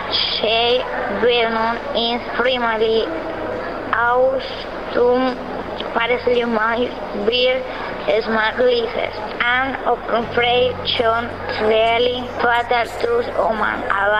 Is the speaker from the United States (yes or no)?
no; Barrancabermeja, Santander, Colombia; English is a second language; I'm from Barranca Bermeja.